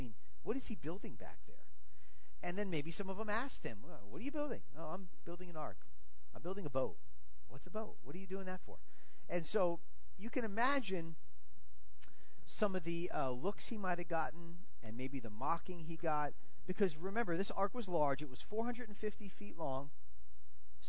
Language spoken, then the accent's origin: English; Florida, United States; now in Georgia, United States; I know, I'm from Florida, so there's a lot of hurricanes in Florida. I grew up with hurricanes.